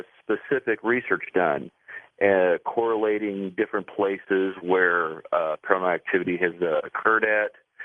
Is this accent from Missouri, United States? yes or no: yes; Cape Girardeau, Missouri, United States; I'm from Cape Girardeau, and we have the Trail of Tears right here through our town.